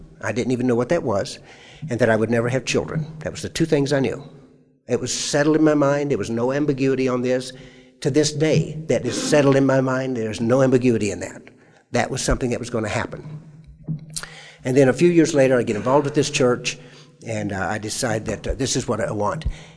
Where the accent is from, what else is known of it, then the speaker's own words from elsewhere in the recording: Minnesota, United States; also born or lived in Omaha / Alaska; After we had moved to from where I was born in Omaha, and after we had gone to Alaska, we came back to a place called Minnesota, to a city in Minnesota, and that's where the farm was.